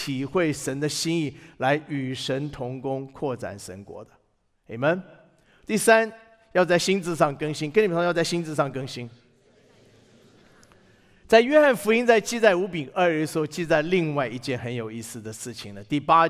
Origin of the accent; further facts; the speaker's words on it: China; 你知道这是我们中国人啊，常常有的心态，我们总觉得我们算不得什么，还是不要拿出来算了。这中国人就是这样，美国人刚好相反。